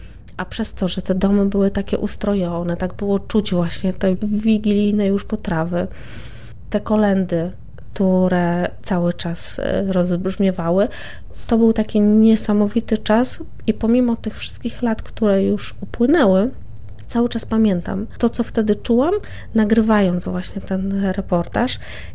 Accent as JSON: {"language": "Polish", "region": "Lubusz Voivodeship", "country": "Poland", "said": "To była bardzo taka ostra zima i to była chyba jedna z tych takich ostatnich zim, kiedy u nas w Lubuskiem było tak bardzo dużo śniegu."}